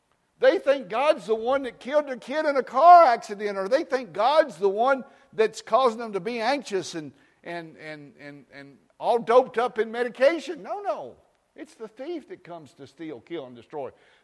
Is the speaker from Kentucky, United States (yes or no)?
yes; Kentucky, United States; I mean, I'm from Kentucky, but I am not stupid.